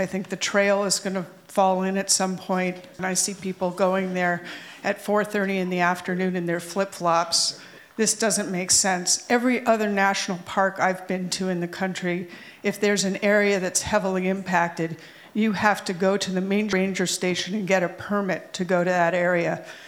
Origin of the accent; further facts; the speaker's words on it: Bolinas, California, United States; from Bolinas, and I have three different things.